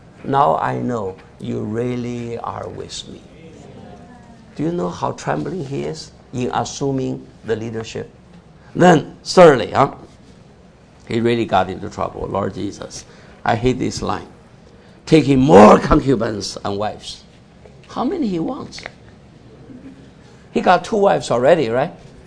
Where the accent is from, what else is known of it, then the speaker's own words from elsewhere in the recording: Cleveland, Ohio, United States; In other words, I'm from Cleveland, so Cleveland should be the biggest.